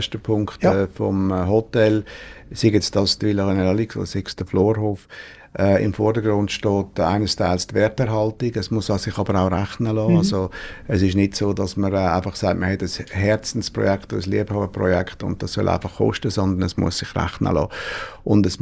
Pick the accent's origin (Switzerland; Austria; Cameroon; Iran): Switzerland; Aargau; Ich persönlich nicht, nein, ich komme aus dem Fricktal